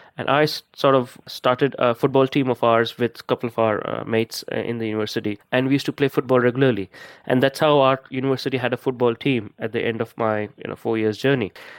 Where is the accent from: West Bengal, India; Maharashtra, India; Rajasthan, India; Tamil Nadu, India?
West Bengal, India; Kolkata; I come from Kolkata. My parents are from Kolkata